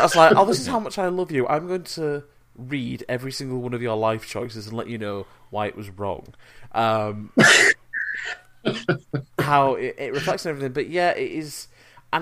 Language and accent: English; United Kingdom; as a Brit